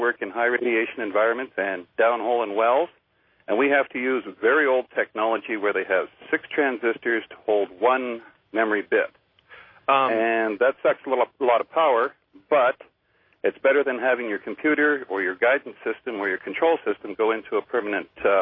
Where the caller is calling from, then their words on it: Calgary, Alberta, Canada; Hey, I'm calling from Calgary.